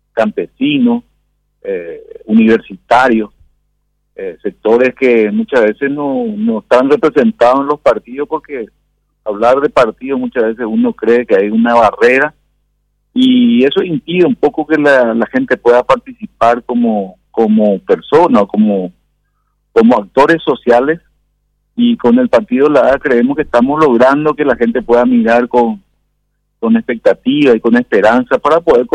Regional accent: Paraguay; el compromiso como paraguayo

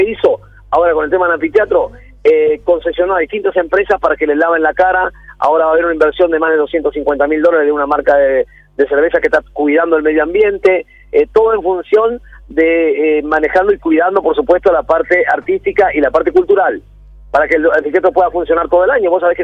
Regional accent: Mar del Plata, Buenos Aires Province, Argentina; yo soy de Mar del Plata y no sé nadar?

